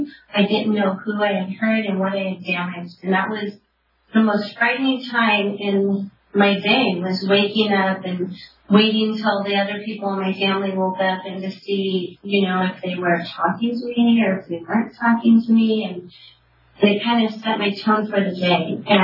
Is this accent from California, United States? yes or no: no; Hawaii, United States; I'm from Hawaii.